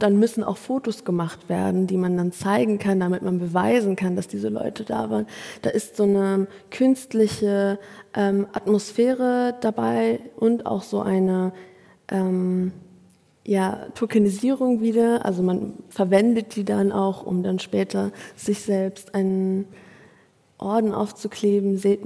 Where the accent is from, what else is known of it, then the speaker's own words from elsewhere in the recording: Afghanistan; ich würde hingehen als Afghanin und dort mich vernetzen